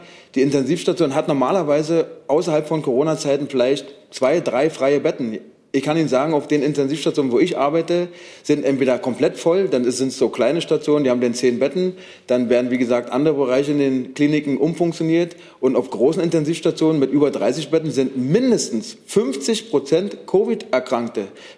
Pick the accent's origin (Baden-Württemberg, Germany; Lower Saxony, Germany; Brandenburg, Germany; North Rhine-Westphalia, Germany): Brandenburg, Germany